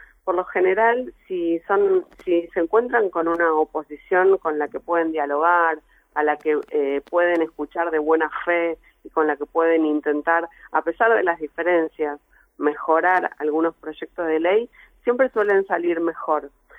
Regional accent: Lomas de Zamora, Buenos Aires Province, Argentina; Yo crecí en una casa con mucha militancia política. Yo soy de Lomas de Zamora, del conurbano bonaerense sur.

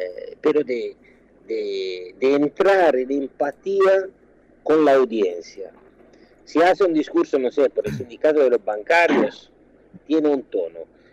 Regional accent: Italy; se dice en italiano, yo soy italiano

